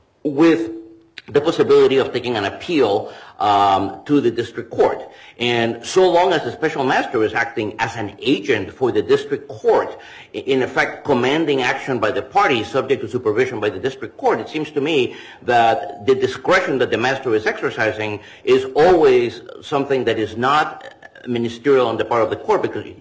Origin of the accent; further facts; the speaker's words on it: New York, United States; Now, it takes what people back in my hometown of New York used to call chutzpah to actually say